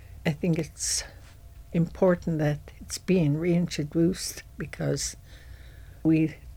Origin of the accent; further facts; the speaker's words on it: Kake, Alaska, United States; and I'm from Cake.